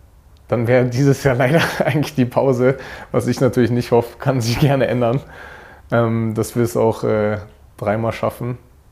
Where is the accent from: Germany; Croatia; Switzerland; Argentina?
Germany; Berlin; Ja, und das ist meine Heimat. Ist halt schön.